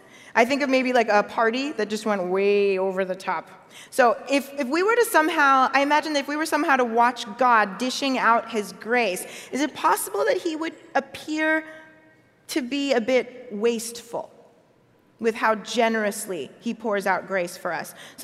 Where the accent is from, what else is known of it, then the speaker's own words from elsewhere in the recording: United States; born there; Now, I am Nigerian, I am Igbo. And one of the best presents my parents gave me was to have me be able to speak Igbo. They taught it to me. I'm first generation American, so I was born here in the States.